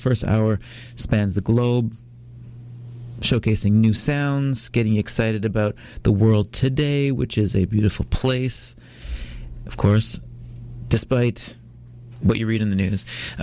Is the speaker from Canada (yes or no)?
yes; Ottawa, Ontario, Canada; where I grew up in Ottawa, Ontario, we had many Somalians as well in my classes in school.